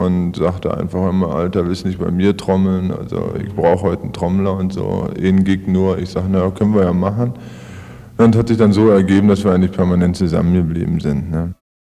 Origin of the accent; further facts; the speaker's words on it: Berlin, Germany; Naja, und da bin ich eben, wie gesagt, in Berlin geboren worden, als Ergebnis dieses Zusammentreffens. Hab da so, sagen wir, wie man heute bezeichnen würde, etwas in der gut bürgerlichen Ecke aufgewachsen, da in Berlin.